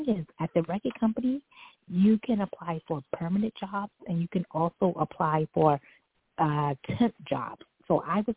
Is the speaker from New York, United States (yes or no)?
yes; Manhattan, New York, United States; I'm from Upper Manhattan.